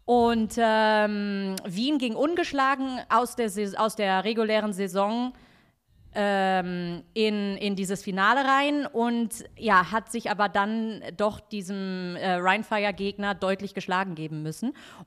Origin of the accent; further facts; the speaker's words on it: Düsseldorf, North Rhine-Westphalia, Germany; als gebürtige Düsseldorferin